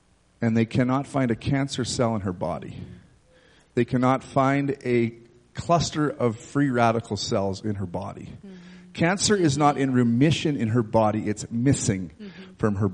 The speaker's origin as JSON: {"language": "English", "country": "Canada", "said": "We're from Canada. You don't do that in church."}